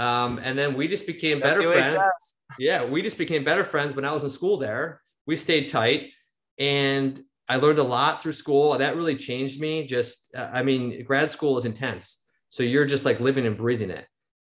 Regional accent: Angola, New York, United States; born and raised in Angola, New York, south of Buffalo, small town USA.

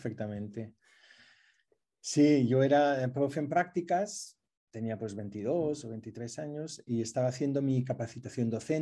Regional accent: Salou, Catalonia, Spain; also born or lived in Lleida; yo nací en Lleida, en mi DNI pone Lleida, pero yo en un pueblecito rural de Lleida, pero yo crecí en Salou, en una aldea de la costa, una aldea pequeñita

